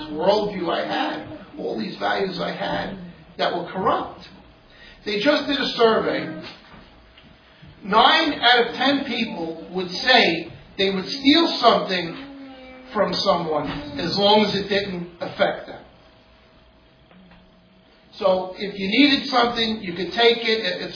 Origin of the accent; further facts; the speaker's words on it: New York City, New York, United States; growing up in New York City, in this environment, in the public school system